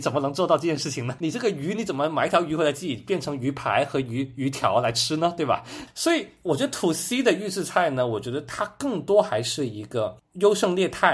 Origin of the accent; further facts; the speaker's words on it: China; 作为一个中国人，我们去一个餐厅吃饭的时候